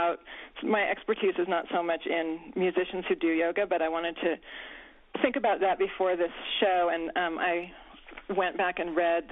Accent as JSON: {"language": "English", "region": "California", "country": "United States", "tie": "born or raised there", "said": "I grew up in Northern California, and my mom was actually a devotee of a guru, and so I lived for a while in an ashram as a teenager."}